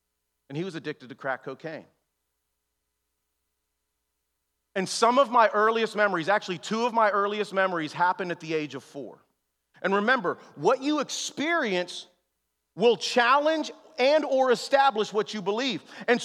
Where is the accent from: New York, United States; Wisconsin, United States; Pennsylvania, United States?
Pennsylvania, United States; North Braddock; growing up in North Braddock, the oldest of three fatherless children, all from different daddies. All three of our fathers were black, and our mother is white.